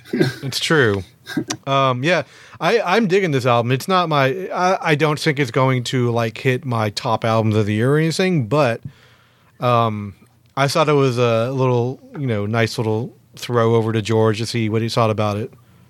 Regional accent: Spain; I am from Spain, so you know.

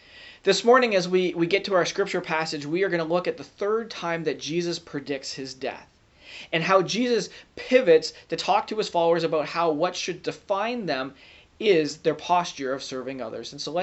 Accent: Canada; in that moment, felt the weight of being Canadian.

